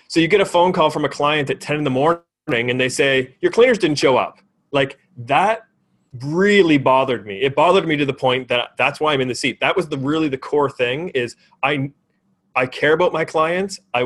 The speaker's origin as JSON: {"language": "English", "country": "Canada", "said": "Like, I'm Canadian."}